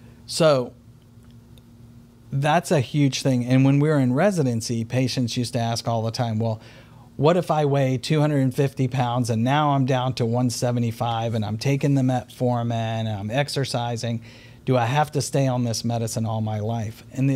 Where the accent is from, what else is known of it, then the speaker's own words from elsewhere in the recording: Richmond, United States; also born or lived in New York; I was born and raised in Richmond, but I trained in New York.